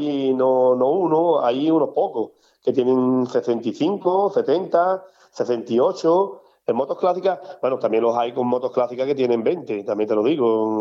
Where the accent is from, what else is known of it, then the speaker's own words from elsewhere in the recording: La Puebla de Cazalla, Andalusia, Spain; desde dentro un poco nervioso porque estaba en mi pueblo y un poquillo nervioso.